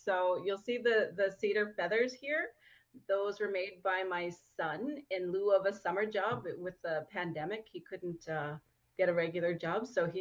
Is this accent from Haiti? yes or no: no; Winnipeg, Manitoba, Canada; moved away as an adult; now in Kenora, Canada; And I'm currently living in Kenora. I'm originally from Winnipeg, had left there after I graduated high school and has been in Northwestern Ontario ever since.